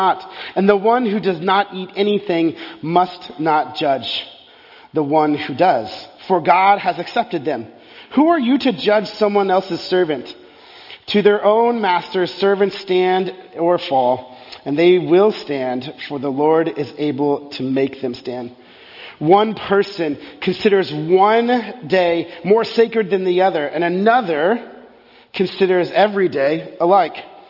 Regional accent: Texas, United States; I grew up in Texas, and so this might sound very foreign to you

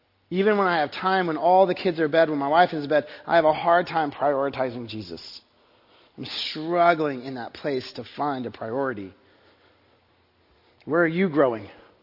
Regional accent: Texas, United States; The cracks will, in my house of growing up in Texas, the foundation began to crack.

